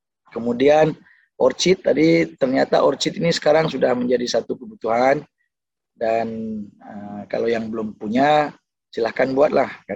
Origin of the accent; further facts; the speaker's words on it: Pontianak, West Kalimantan, Indonesia; Saya dari Pontianak di Kalimantan ya, masih masuk waktu Indonesia Barat.